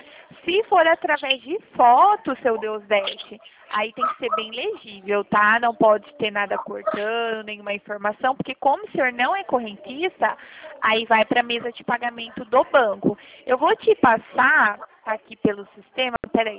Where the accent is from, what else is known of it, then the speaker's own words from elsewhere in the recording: Limeira, São Paulo, Brazil; Eu sou aqui do interior de São Paulo, na cidade de Limeira.